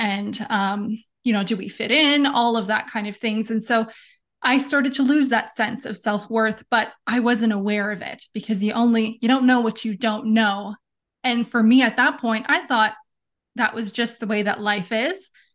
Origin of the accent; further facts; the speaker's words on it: Ontario, Canada; also born or lived in Western Canada; I was born and raised in Northern Ontario, Canada. I lived in Canada my whole life. I lived for a little bit in Western Canada in my young adulthood.